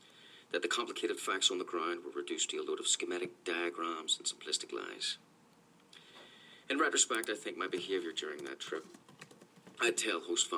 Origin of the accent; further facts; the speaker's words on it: Cookstown, Northern Ireland, United Kingdom; I'm Irish, but that seems an oversimplification. I'm also British, though people might think one invalidates the other. But it was British taxpayer money that put me through an English university and paid for my schooling in Cookstown.